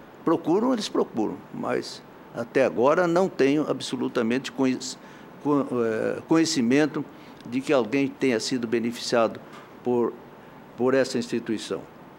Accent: Mato Grosso do Sul, Brazil; eu sou de Mato Grosso do Sul, estado eminentemente agrícola, e que tem uma família de agricultores, pequenos agricultores, imensa

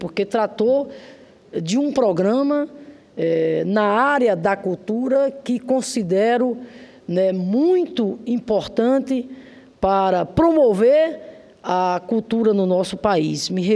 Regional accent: Rio Grande do Norte, Brazil; Lá no meu estado, o Rio Grande do Norte

